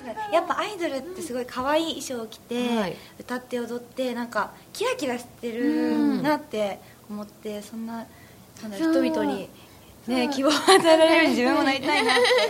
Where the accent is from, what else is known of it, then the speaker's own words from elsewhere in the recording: Akita, Japan; 出身はでも秋田なんですけど。